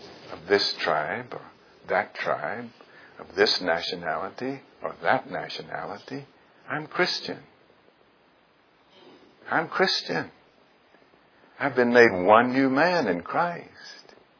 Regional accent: Jackson, Mississippi, United States; When I was a young boy growing up in Jackson, Mississippi, which is right near to where we are, my one claim to fame was that I was state yo-yo champion.

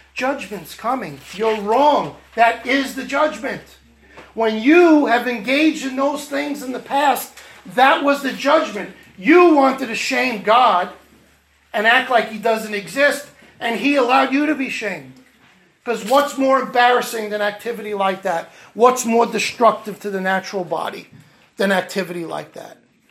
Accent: New York City, New York, United States; Like many of us, I grew up in New York City. Okay, this is the gay capital of the world.

